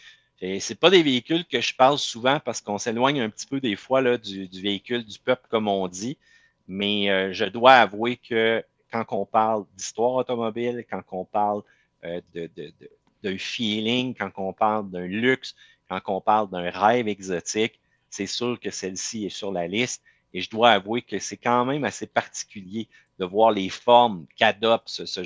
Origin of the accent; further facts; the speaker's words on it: Quebec, Canada; en tant que Québécois